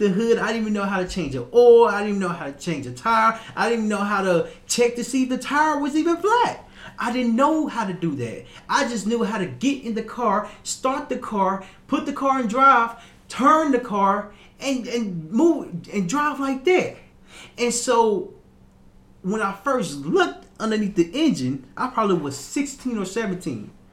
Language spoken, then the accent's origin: English; Little Rock, Arkansas, United States; I remember this one time I was staying back in my hometown, Little Rock, Arkansas. And as I'm standing in my hometown, it had snowed.